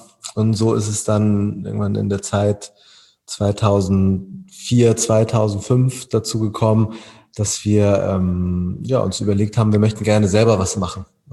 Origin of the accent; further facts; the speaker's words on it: Wedel, Schleswig-Holstein, Germany; Ich komme selber aus Wedel.